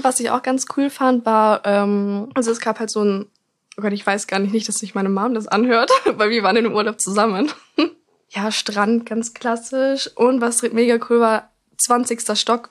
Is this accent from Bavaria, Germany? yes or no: yes; Munich, Bavaria, Germany; ich bin 20. Ich komme ursprünglich aus München, also hier leben meine Eltern und studiere seit 2 Semestern Produktdesign in Regensburg.